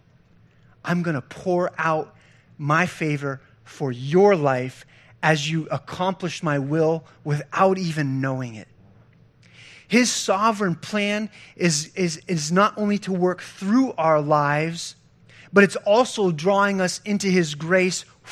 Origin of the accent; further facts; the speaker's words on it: Pennsylvania, United States; I grew up in Pennsylvania. I grew up on a farm. I was a farm kid. We were poor.